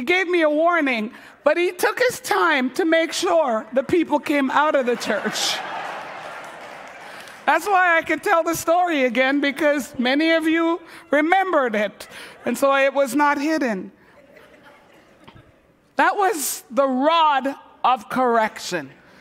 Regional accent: Montreal, Quebec, Canada; I'm from Quebec. You all know that, right? Grew up in Montreal. In Montreal, we have one-way streets.

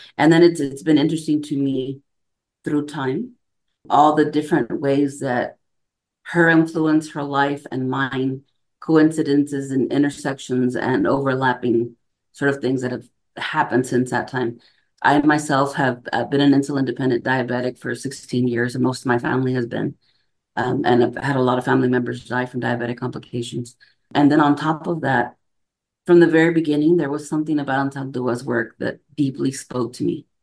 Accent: Texas, United States; And so I'm from the Rio Grande Valley, and I actually didn't encounter borderlands until I was in college, early 90s in upstate New York.

